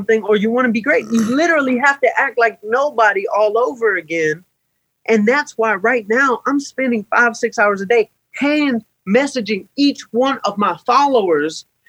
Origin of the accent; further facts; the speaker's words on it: Atlanta, Georgia, United States; Thank you. I'm from Atlanta.